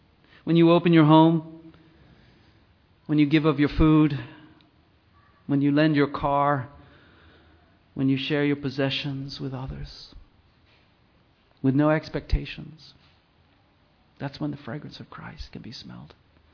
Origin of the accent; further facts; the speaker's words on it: United States; Growing up in America, and particularly watching, thankfully from afar, from Africa, the moral majority take power in America.